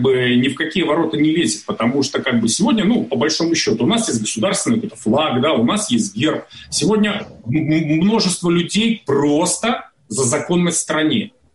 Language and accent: Russian; Belarus; Но я хочу, чтобы и сам я, и все белорусы, чтобы мы не теряли свое мужество